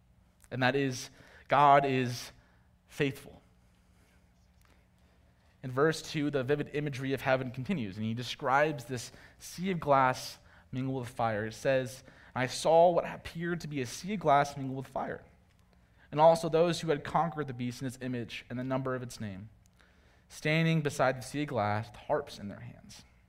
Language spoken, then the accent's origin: English; Michigan, United States; I couldn't help but think of my childhood growing up in Michigan. Lakes were everywhere, and they were beautiful.